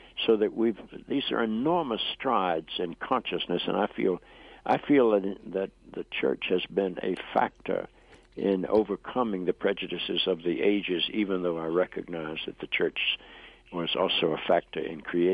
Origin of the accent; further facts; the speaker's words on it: North Carolina, United States; when I was a child growing up in North Carolina, if a black person had come to my church, they would have been arrested for trespassing.